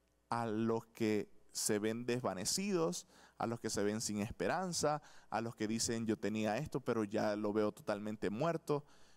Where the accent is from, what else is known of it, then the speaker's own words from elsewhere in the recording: Venezuela; moved away; nos fuimos de Venezuela a República Dominicana aproximadamente 8 o 7 meses antes de que iniciara la pandemia.